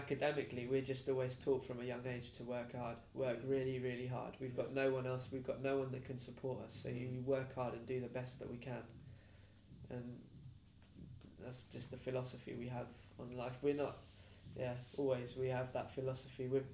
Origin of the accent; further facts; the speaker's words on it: United Kingdom; But I think it's pretty much phased out with our generation, especially being British.